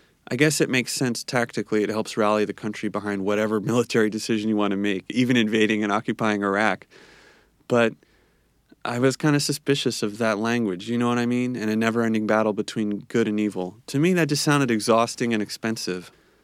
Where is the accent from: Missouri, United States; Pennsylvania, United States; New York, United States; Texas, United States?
New York, United States; New York City; as a New Yorker, I was, of course, traumatized by, you know, what I saw on September 11th.